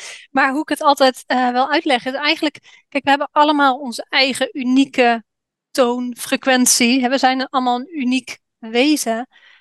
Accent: Netherlands; now in Bali, Indonesia; hoe nuchter je ook bent als Hollander, je ontkomt er niet aan om daarmee in aanraking te komen

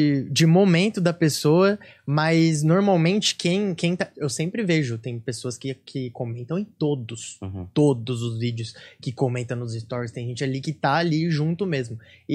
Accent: Regente Feijó, São Paulo, Brazil; now in São Paulo, Brazil; E aí eu mudei para São Paulo, eu sou do interior, sou de Regente Feijão, uma cidade de 20 mil habitantes, que fica do lado. Uhum. De Presidente Prudente. Uhum. Longeão daqui de São Paulo. E aí eu mudei pra cá em 2016

